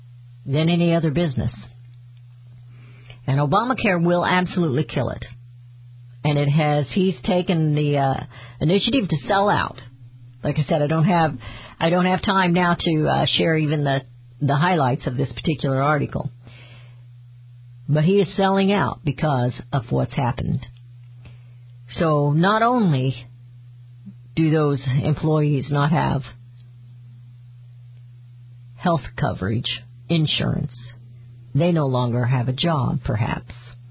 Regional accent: Utica, New York, United States; the city of 60,000 residents reminded me of an area where I grew up in Utica, New York.

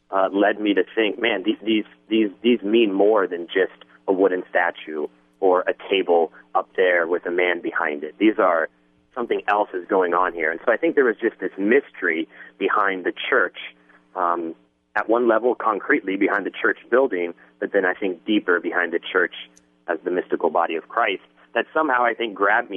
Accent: Columbus, Ohio, United States; Yeah, so, you know, I grew up in Columbus, Ohio, and I have three older sisters and a loving mother and father.

